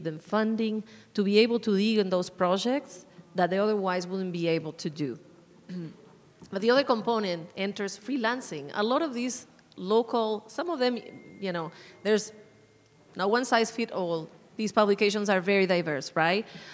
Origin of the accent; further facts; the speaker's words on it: Uruguay; now in Arizona, United States; So I'm originally from Uruguay, but based here in Arizona since forever, and literally like 25 years